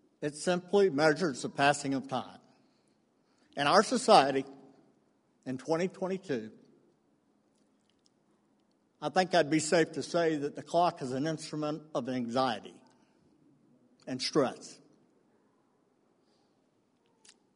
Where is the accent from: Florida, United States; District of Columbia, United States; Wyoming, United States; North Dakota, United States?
Florida, United States; St. Augustine; I was raised in St. Augustine